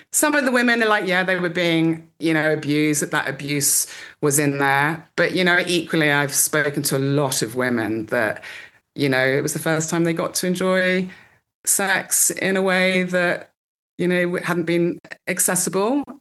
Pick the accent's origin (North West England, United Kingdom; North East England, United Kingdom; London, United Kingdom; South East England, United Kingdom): London, United Kingdom; I'm from London.